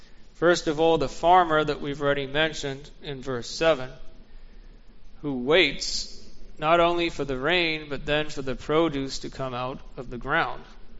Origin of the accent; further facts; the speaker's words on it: Kenya; It was the same where I was growing up in Kenya.